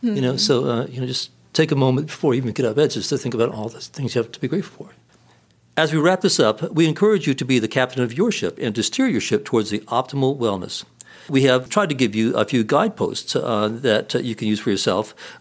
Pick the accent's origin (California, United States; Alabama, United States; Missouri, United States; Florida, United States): Alabama, United States; So I'm from Alabama, and I have a right to use a football analogy, don't I, Coach?